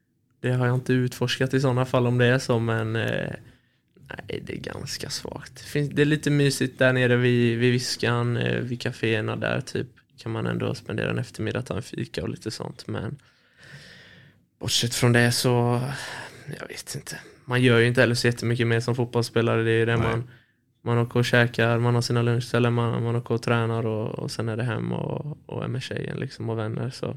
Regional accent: England, United Kingdom; Men jag har mycket släkt i och med att jag är från England. Mycket släkt som håller på Liverpool.

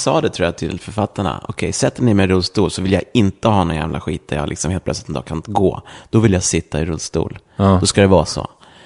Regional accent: Täby, Stockholm County, Sweden; accent: Stockholm; Jag kommer från Täby, men jag har bott också mycket i Stockholms innerstad också. Jag är nog väldigt mycket stockholmare i mitt sätt att prata.

